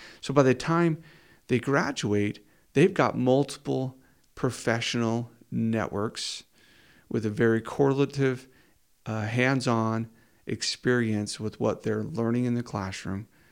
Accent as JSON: {"language": "English", "town": "Delta", "region": "Utah", "country": "United States", "tie": "born or raised there", "said": "when I was raised in Delta, Utah, I began working at a young age."}